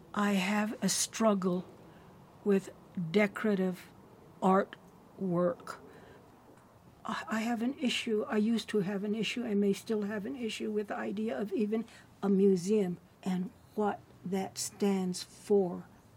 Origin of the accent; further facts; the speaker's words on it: Santa Clara Pueblo, New Mexico, United States; I'm from Santa Clara Pueblo.